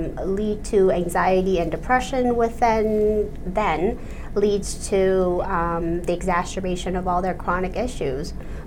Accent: Quincy, Massachusetts, United States; now in Canton, United States; I was raised primarily in Quincy.

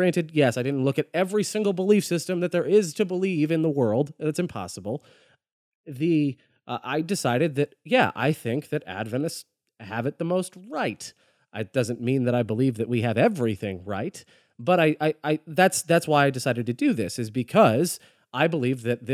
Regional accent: Florida, United States; Or, you know, I'm from Florida. I can't really say that about anyone.

